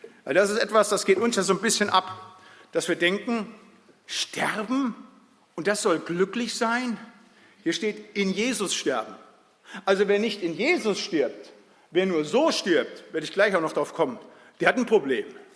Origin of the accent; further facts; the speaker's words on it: North Rhine-Westphalia, Germany; Da, wo ich herkomme aus dem Siegerland